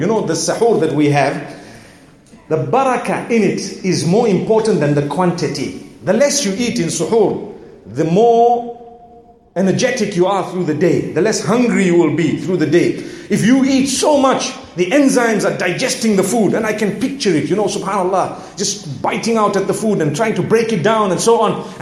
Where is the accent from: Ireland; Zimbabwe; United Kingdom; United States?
Zimbabwe; I come from Zimbabwe where, subhanAllah, the farming is quite a big thing.